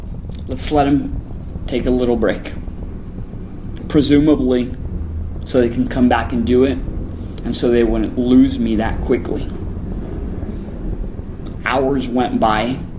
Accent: El Paso, Texas, United States; I grew up in El Paso, which is border town with Juarez.

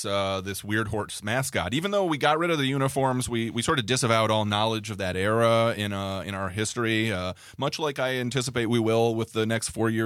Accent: Detroit, Michigan, United States; As anyone from outside of Detroit knows, I'm also from Detroit. Mm-hmm. And as anyone from inside of Detroit knows, I'm from the suburbs of Detroit.

